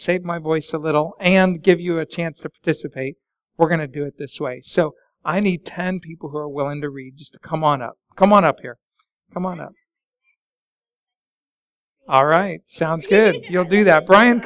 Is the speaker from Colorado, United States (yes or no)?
yes; Denver, Colorado, United States; I grew up in Denver, and I loved having to look out the window